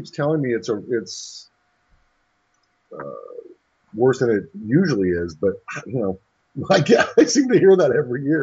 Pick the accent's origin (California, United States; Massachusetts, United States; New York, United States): California, United States; also born or lived in Long Beach; and I grew up in California, and I spent most of my life living in Long Beach.